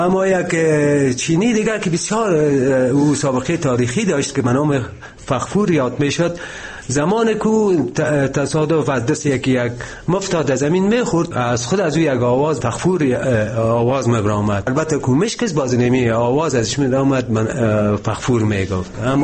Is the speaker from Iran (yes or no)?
no; Kabul, Afghanistan; من خودم هم از کابل هستم،